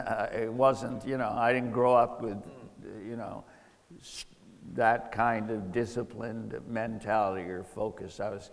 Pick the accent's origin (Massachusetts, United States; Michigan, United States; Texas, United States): Massachusetts, United States; So when I grew up in Massachusetts, my whole youth was spent with my parents commuting, taking me all over Massachusetts to play in various rinks, various teams.